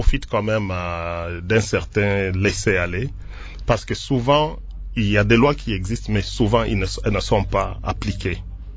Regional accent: DR Congo; Et nous, en tant que Congolais, parmi les deux géants de l'Afrique, nous et le Nigeria, on devrait normalement capitaliser sur ces ressources-là.

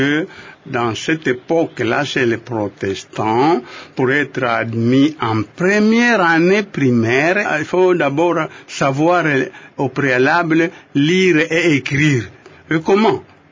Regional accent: Tchiela, Kongo Central, DR Congo; Du Bas-Congo, évidemment.

